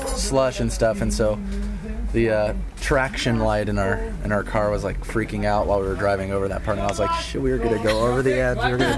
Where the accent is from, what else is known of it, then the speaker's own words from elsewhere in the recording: Florida, United States; And so, you know, I'm from Florida. I don't drive on ice or anything like that.